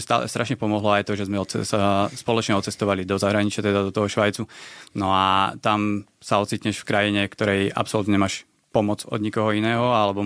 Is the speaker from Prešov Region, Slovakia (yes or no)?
no; Malacky, Bratislava Region, Slovakia; also born or lived in Switzerland; pochádzam z Malaciek a 14 rokov som žil mimo Slovenska. Pred 3 rokmi sme sa vrátili.